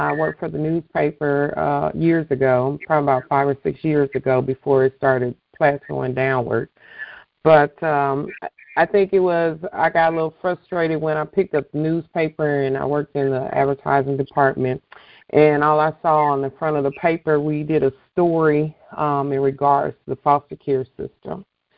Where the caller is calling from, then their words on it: Omaha, Nebraska, United States; I'm calling in from Omaha, Nebraska. So I'm sure a lot of people, folks on here are like, what black people live in Omaha, Nebraska?